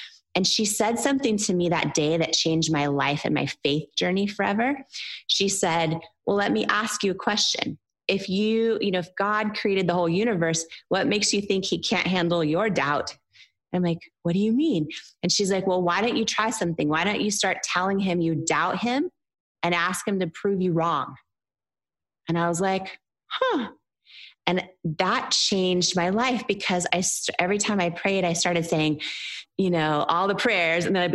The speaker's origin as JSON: {"language": "English", "town": "Seattle", "region": "Washington", "country": "United States", "tie": "born or raised there", "said": "the families I was raised in the Seattle area, they never went to therapy or counselors, nothing."}